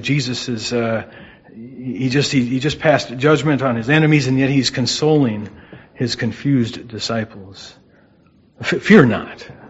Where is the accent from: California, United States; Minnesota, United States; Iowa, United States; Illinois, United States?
Minnesota, United States; St. Paul; And I grew up in St. Paul, Minnesota. Very ungodly upbringing.